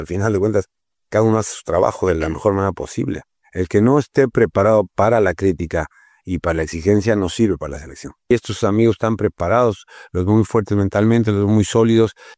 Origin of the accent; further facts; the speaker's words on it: Mexico; Somos mexicanos y tenemos nuestro estilo, nuestra forma.